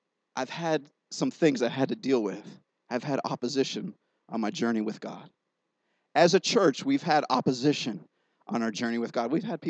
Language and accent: English; Youngstown, Ohio, United States; Of course, I'm from Youngstown, Ohio, so I don't know.